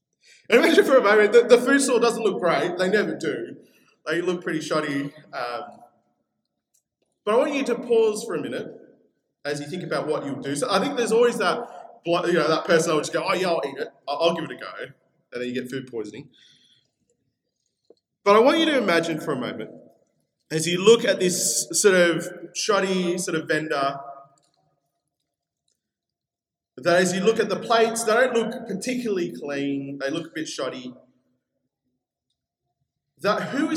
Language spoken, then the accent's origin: English; Peru; you'll know a little bit that I'm from Peru.